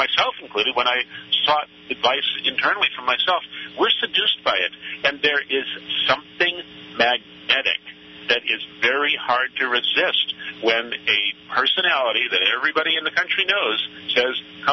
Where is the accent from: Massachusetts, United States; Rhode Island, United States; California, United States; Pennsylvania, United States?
California, United States; San Francisco; If that caused quite a stir in my hometown, San Francisco